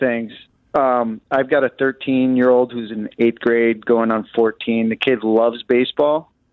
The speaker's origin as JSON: {"language": "English", "town": "Grayslake", "region": "Illinois", "country": "United States", "tie": "born or raised there", "lives_now": "Maine, United States", "said": "now, but I grew up in Illinois, in Grays Lake. And I grew up in that era."}